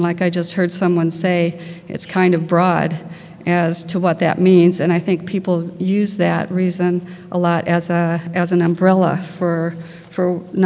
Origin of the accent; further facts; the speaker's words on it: Las Vegas, Nevada, United States; I am from Las Vegas, and I'm going to be talking to you about our immunization class.